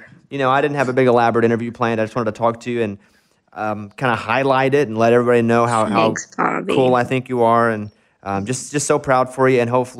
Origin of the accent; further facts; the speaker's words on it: Arkansas, United States; me from Arkansas, when my home state does something for me, even though it's not America, even though it's not the biggest thing, it means as much, if not more, because those are my roots.